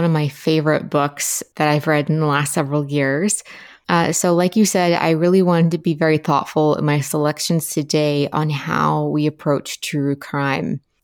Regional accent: Appalachia, United States; And so I'm from Appalachia, which is a region of the United States along the Appalachian mountain range, roughly.

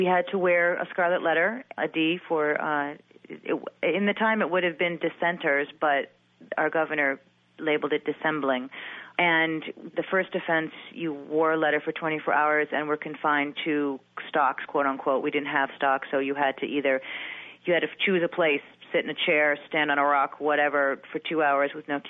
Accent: Massachusetts, United States; Those are two things that come to mind for me growing up in Massachusetts and, of course, knowing all about the witch trials, and you just kind of are steeped in the history living in this area.

